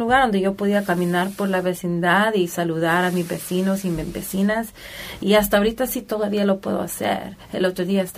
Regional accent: Los Angeles, California, United States; moved away; yo vivía en Los Ángeles, ¿verdad? En Hollywood, que nací en Hollywood, ¿verdad?

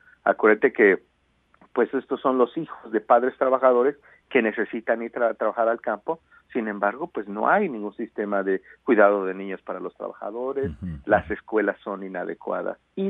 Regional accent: San Sebastián Tecomaxtlahuaca, Oaxaca, Mexico; Bueno, soy de la Mixteca Baja, del poblado de San Sebastián Tecomaslahuaca.

